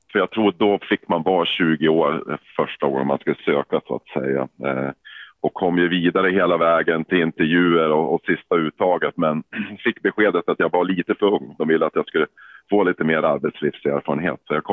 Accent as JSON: {"language": "Swedish", "region": "Jämtland County", "country": "Sweden", "accent": "Jämtland dialect", "said": "min jämtländska dialekt sitter kvar."}